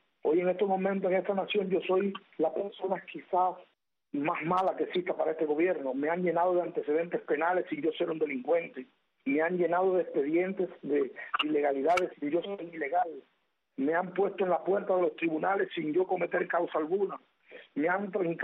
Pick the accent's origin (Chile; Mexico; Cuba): Cuba; en cualquier parte del mundo que un cubano pueda hablar, pueda decir en mi país, en mi nación, hay libertad plena.